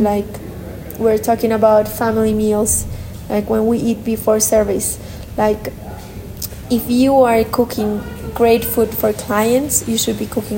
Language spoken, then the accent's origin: English; Spain; English is a second language; now in Bolivia; I came from Spain to Bolivia to open a restaurant. It was my dream, you know.